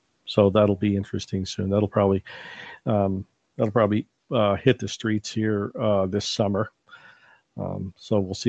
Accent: New York, United States; Being a New Yorker, I have a list of places.

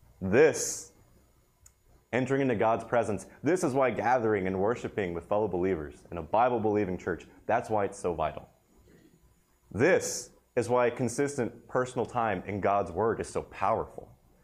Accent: Tennessee, United States; I'm from Tennessee, so it's plenty cold for me.

